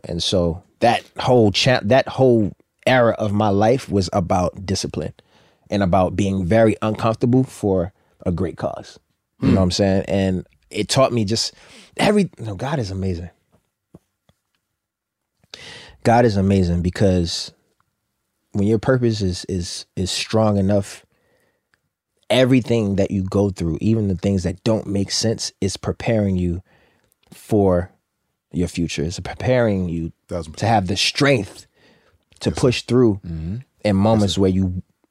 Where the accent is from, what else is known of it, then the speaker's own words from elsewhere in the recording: Baltimore, Maryland, United States; accent: Baltimore; moved away; also born or lived in New Jersey; When I first moved up there, because you know my accent not as heavy as it used to be, but Baltimore accent heavy.